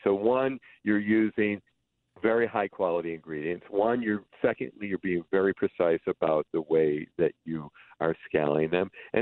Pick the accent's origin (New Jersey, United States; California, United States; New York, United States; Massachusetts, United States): New York, United States; Buffalo; I'm in my hometown of Buffalo.